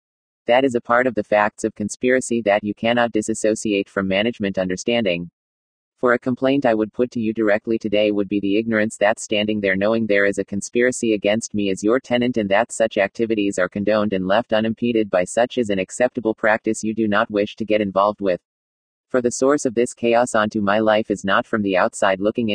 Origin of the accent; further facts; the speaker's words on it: San Bernardino, California, United States; born there; I was born on September 1, 1965 in San Bernardino, CA